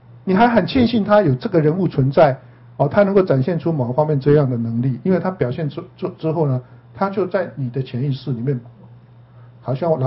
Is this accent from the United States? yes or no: no; China; 其实我们中国人还是蛮多的